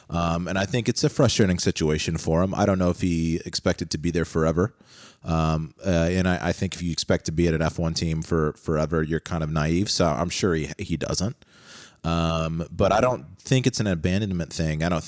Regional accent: United States; Basically what we do as Americans is take everything that the British gave us and then drastically maim it until it's unrecognizable.

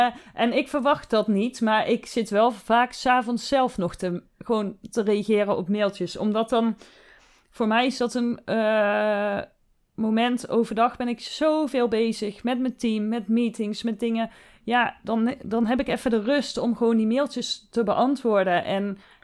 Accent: Netherlands; Maar dat is echt wel iets waar je als Nederlander aan moet wennen.

